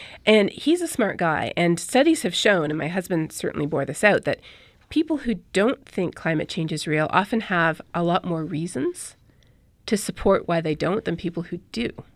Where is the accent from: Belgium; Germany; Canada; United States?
Canada; also born or lived in Colombia; So I grew up in Canada and in Colombia.